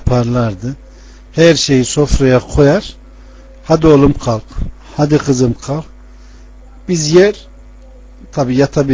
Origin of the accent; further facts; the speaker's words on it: Ankara, Turkey; Doğma büyüme Ankara'dayım. Ama memleketim Konya'dır.